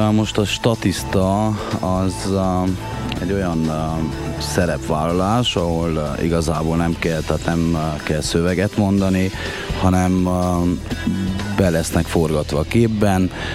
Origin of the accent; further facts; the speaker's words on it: Székely Land, Romania; mivel hogy székelyek vagyunk, ezért eléggé megbízhatóak vagyunk